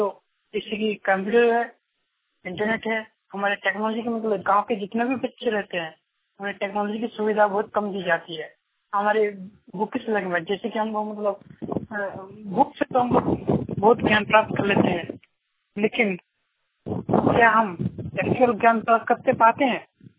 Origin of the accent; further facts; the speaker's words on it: Andhiya, Jharkhand, India; मैं झारखंड के बोकारो डिस्ट्रिक्ट का रहने वाला हूँ। मैं चंदन कैरी प्रखंड इलाके में पढ़ता हूँ। मेरा गांव है अंधिया।